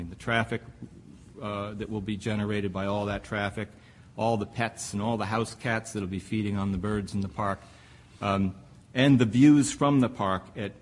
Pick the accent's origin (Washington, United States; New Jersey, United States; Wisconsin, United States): New Jersey, United States; But I grew up in New Jersey. How many of you grew up in New Jersey? Yay, New Jersey. The Turnpike State.